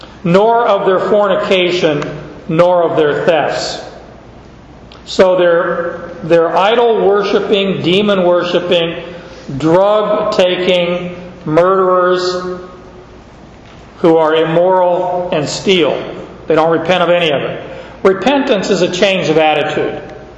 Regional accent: Phoenix, Arizona, United States; I grew up in Phoenix. I never saw snow.

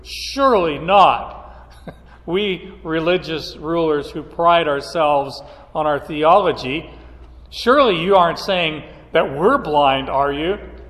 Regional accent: Phoenix, Arizona, United States; I grew up in northern Phoenix. It wasn't even really part of the city limits. It was a farm, 15 miles from downtown Phoenix.

